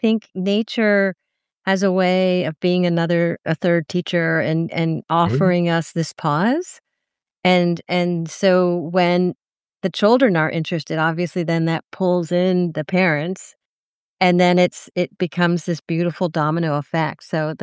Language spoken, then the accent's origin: English; Bethesda, Maryland, United States; I mean, I grew up in Bethesda, Maryland, so I will have to visit because you're in D.C.